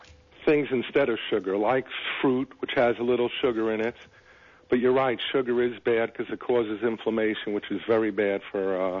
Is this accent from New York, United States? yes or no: yes; New York, United States; now in Atlanta, United States; I'm from New York, but I live in Atlanta.